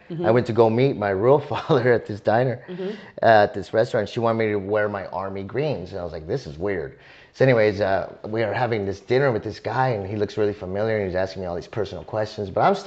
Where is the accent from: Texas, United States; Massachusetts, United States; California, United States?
Texas, United States; El Paso; I'm from El Paso, Texas.